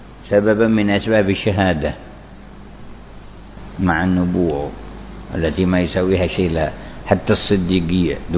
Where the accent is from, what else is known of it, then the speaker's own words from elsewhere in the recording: Yemen; في بعض المناطق عندنا في اليمن